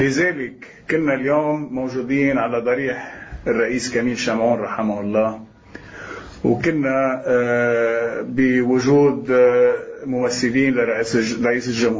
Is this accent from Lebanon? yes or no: yes; Lebanon; يلي نحن شايفينه كثورة الأرز أو كلبنانيين